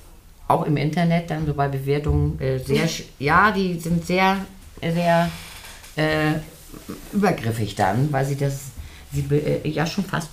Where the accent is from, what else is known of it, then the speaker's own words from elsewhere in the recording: Hamburg, Germany; Ich bin ein Hamburger Mädchen.